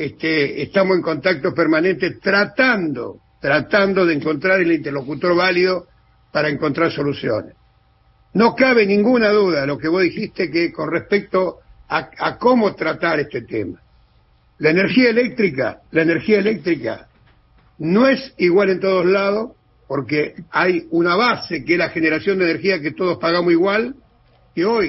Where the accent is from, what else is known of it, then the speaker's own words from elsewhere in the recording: Cañada de Gómez, Santa Fe, Argentina; Yo soy de Cañada de Gómez.